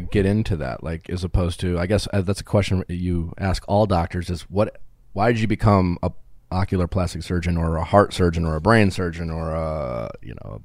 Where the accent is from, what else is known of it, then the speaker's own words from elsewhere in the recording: Wisconsin, United States; now in Los Angeles, United States; Since living in LA, it's something I've become a lot more aware of. I'm from Wisconsin. We don't talk about plastic surgery as much over there.